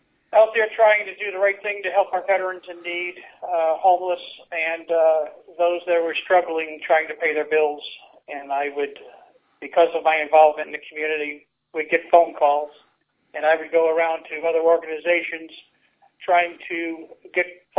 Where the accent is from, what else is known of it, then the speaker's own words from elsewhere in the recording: Cold Spring, New York, United States; Well, I was raised in New York, a little town by the name of Cold Spring on the Hudson River, directly across the river from West Point Military Academy.